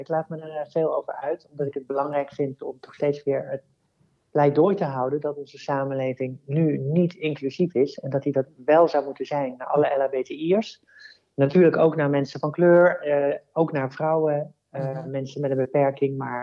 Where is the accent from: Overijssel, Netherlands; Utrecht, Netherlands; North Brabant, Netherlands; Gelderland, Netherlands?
North Brabant, Netherlands; Oosterhout; ik ben inderdaad geboren en opgegroeid in Oosterhout.